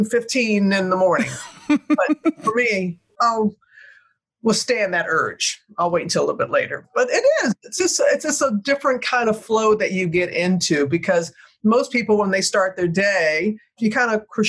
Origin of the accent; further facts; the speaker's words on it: the South, United States; Same for me. I grew up in the South.